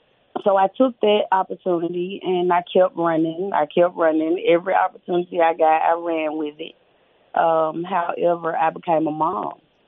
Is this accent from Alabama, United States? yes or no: yes; Birmingham, Alabama, United States; born there; Okay, so I was born in Birmingham, Alabama.